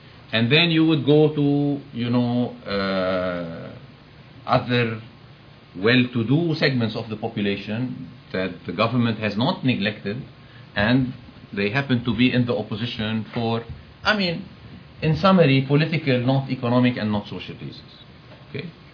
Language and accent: English; Lebanon; when I grew up in Lebanon, we used to have a lot of comedy shows.